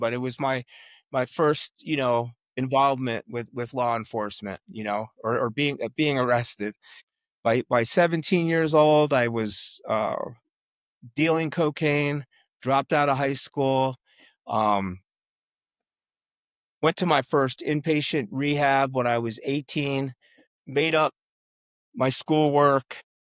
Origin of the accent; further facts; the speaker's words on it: New York, United States; Yeah. I grew up on Long Island, and that's a long story.